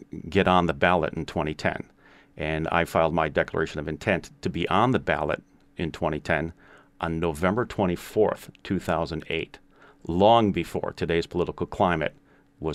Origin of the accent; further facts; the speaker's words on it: New Berlin, Wisconsin, United States; also born or lived in Milwaukee; I'm 53 years old. I was born in Milwaukee. I was raised in New Berlin.